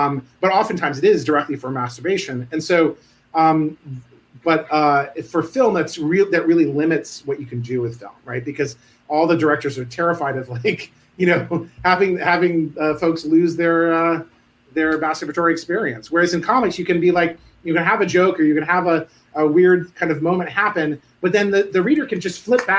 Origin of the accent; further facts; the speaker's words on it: Providence, Rhode Island, United States; No, I grew up in Providence. I'm a townie.